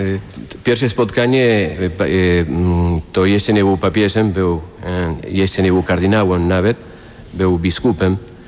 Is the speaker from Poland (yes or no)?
no; Mar del Plata, Buenos Aires Province, Argentina; Polish is a second language; Ja powiedziałem, że z Mar del Plata, nie?